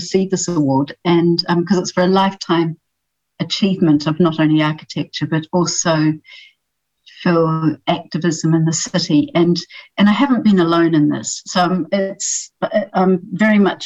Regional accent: Palmerston North, Manawatū-Whanganui, New Zealand; I grew up in Palmerston North, so it was a fairly narrow band of what I was experiencing, I admit.

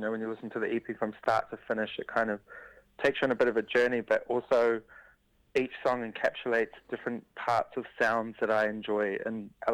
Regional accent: Whanganui, Manawatū-Whanganui, New Zealand; this whole body of work was made in Whanganui, which is my hometown, which is really special to me.

